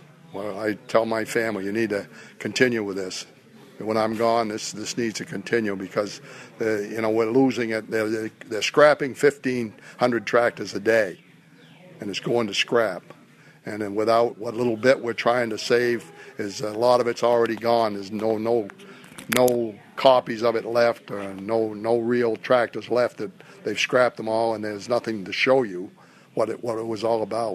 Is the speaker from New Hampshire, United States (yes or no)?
yes; Meredith, New Hampshire, United States; I'm originally from New Hampshire. I was born and brought up in a little town called Meredith, which is where they filmed the movie on Golden Pond.